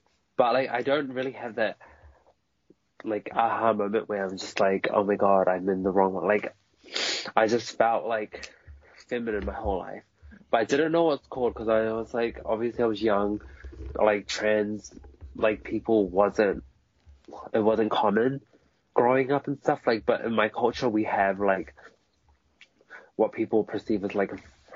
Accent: Samoa; now in New Zealand; a little bit after I just moved to New Zealand. Because I'm originally from Samoa. I was born there.

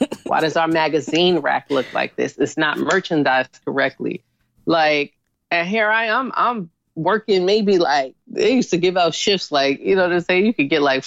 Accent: Harlem, New York, United States; And the other side to growing up in Harlem, all of that type of stuff, that is considered hobby.

